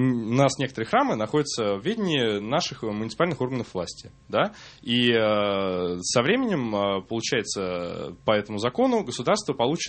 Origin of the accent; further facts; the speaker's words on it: Kaluga, Kaluga Oblast, Russia; у нас в Калуге, я родом из Калуги